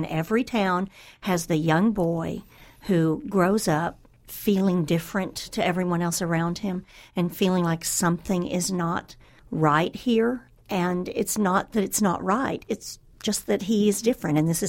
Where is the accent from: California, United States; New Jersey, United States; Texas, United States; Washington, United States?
Texas, United States; I'm from Texas, but very far north Texas.